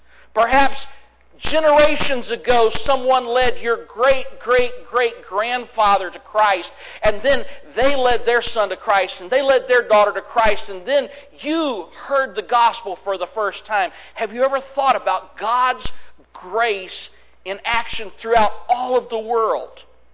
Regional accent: Cuernavaca, Morelos, Mexico; Many of you know that I grew up in Cuernavaca, Mexico.

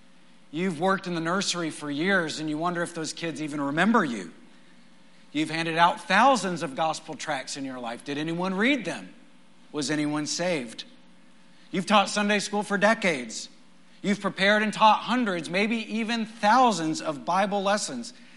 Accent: Texas, United States; When I was a child growing up in West Texas, we didn't have any lakes for 3 hours around.

